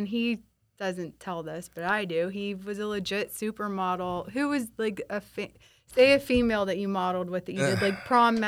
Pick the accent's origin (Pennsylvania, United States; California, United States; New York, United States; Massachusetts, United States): Pennsylvania, United States; Pittsburgh; I'm a Pittsburgher.